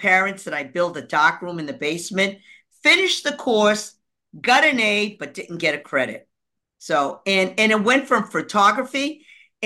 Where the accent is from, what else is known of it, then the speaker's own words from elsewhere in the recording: Boston, Massachusetts, United States; born there; now in Somerville, United States; I live in Somerville. I was born in Boston, which is a half a mile away.